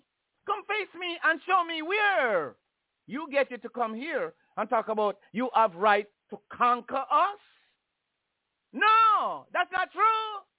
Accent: Jamaica; born there; they're giving us their disease from long before I was born in Jamaica.

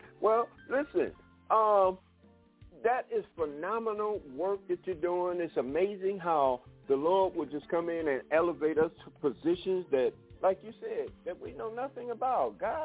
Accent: Detroit, Michigan, United States; So I know what city life is like. I grew up in Detroit.

